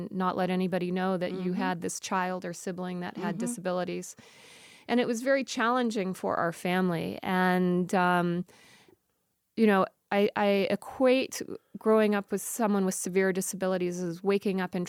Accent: Encino, California, United States; But I grew up in Encino, one of seven children, middle child, first girl.

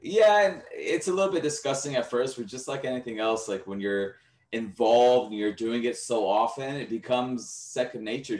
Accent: Texas, United States; as I grew up in Texas, and I used to visit the podiatrist's office with my mom

